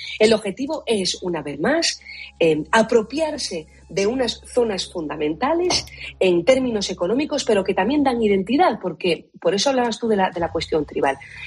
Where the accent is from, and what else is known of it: Spain